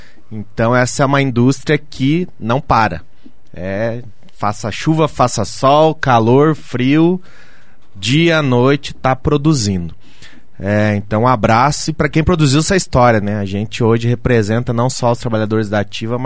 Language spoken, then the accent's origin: Portuguese; Curitiba, Paraná, Brazil; sou curitibano e não sabia que tinha uma refinaria no município de Araucária